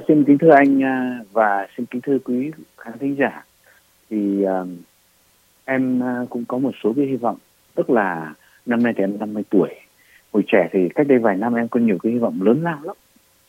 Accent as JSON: {"language": "Vietnamese", "region": "Northern Vietnam", "country": "Vietnam", "tie": "born or raised there", "lives_now": "Ho Chi Minh City, Vietnam", "said": "Mặc dù em thì sinh ra lớn lên ở miền Bắc, nhưng mà em vẫn cho rằng là em yêu Sài Gòn hơn, và em tự nhận em là người Sài Gòn."}